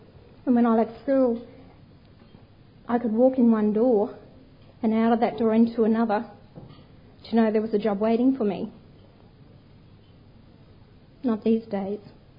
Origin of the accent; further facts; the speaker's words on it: Queensland, Australia; considering I'm a Queenslander.